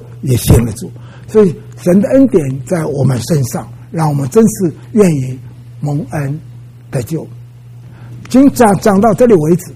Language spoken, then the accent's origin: Chinese; Wenzhou, Zhejiang, China; 我们家在温州